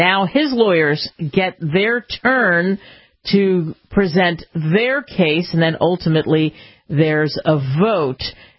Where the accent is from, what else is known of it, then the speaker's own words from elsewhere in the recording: United States; and I love history, and I love this country, and I love being an American.